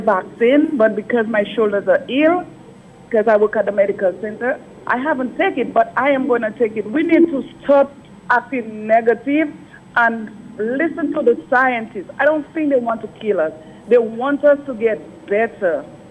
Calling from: Houston, Texas, United States; yes. I'm calling from Houston. I'm in the heart of it.

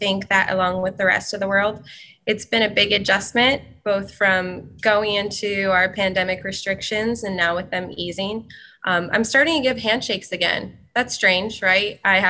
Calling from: Roanoke, Virginia, United States; I'm actually calling from my boss, Dr. Bishop's office in the C-suite at Carilion in Roanoke.

